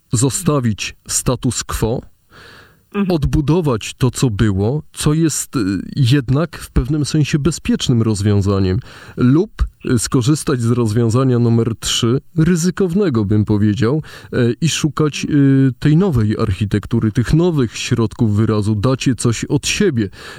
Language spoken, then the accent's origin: Polish; Warsaw, Masovian Voivodeship, Poland; mimo że się wychowywałem w Ogrodzie Saskim